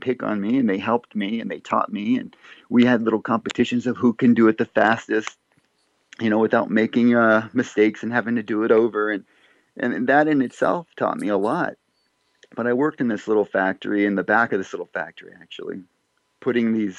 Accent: Montebello, California, United States; growing up in Montebello, because essentially my brother and I, we were two bleach blonde white boys, if you will, and typical American boys with blonde hair, growing up in a predominantly

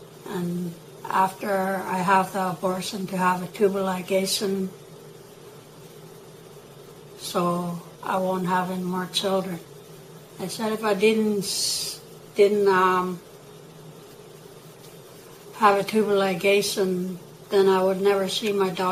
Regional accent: British Columbia, Canada; I'm from Kakatla, BC. I am Simshin Nation.

